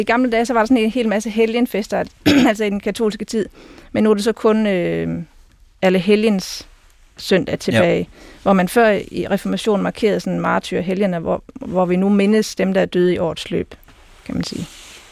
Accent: Region of Southern Denmark, Denmark; der, hvor jeg kommer fra i Sønderjylland, der var der også traditionen i min barndom

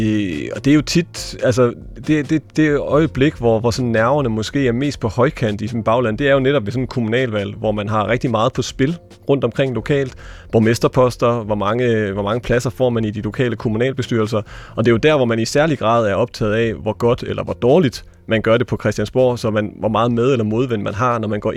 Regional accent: Hjørring, North Denmark Region, Denmark; Arne Boelt, som jo var borgmester i min gamle hjemkommune Hjørring

